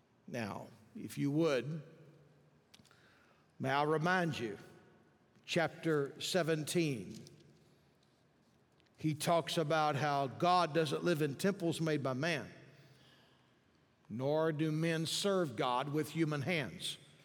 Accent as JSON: {"language": "English", "town": "Yoakum", "region": "Texas", "country": "United States", "tie": "born or raised there", "said": "when He raised me in Yoakum, Texas? I mean, how many of you like to tell people where you're from? I'm from Yoakum."}